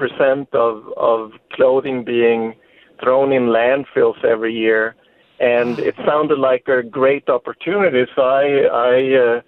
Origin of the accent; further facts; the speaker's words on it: Sweden; Well, I grew up in Sweden, in Northern Europe.